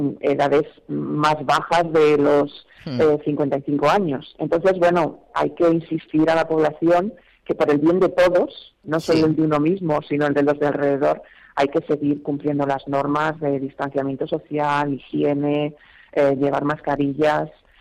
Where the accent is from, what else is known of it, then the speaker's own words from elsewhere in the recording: Madrid, Community of Madrid, Spain; te doy mi opinión personal como madrileña.